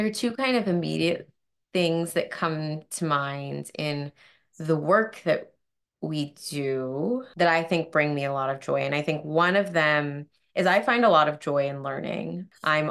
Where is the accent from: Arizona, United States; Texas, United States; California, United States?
Arizona, United States; because I'm from Arizona and we live in a very snowy, wintry place.